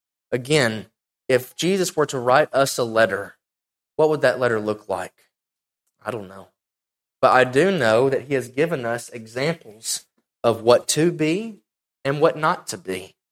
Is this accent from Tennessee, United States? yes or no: yes; Tennessee, United States; now in Texas, United States; You know, I'm from Tennessee. We get winters every year, unlike Texas.